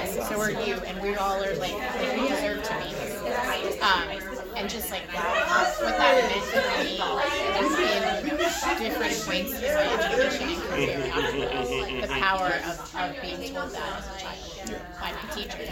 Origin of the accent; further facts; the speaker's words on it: Atlanta, Georgia, United States; also born or lived in Los Angeles, United States; I was born in LA, but I grew up in Atlanta. I moved there. My parents were there when I was four.